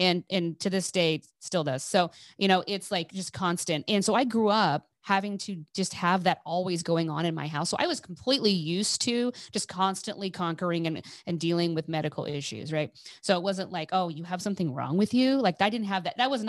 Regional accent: Eugene, Oregon, United States; By the way, I grew up in Eugene, just so you know, I'm from there.

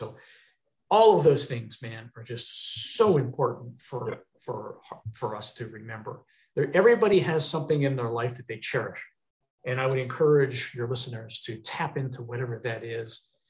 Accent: Pennsylvania, United States; I'm from Pennsylvania, steel town, you know, that thing was filmed in Philadelphia.

